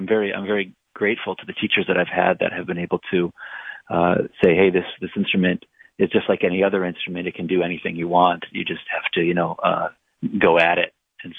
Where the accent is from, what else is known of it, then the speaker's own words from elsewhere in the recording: Chicago, Illinois, United States; I grew up in Chicago and saw it. There's a huge American folk music community in Chicago.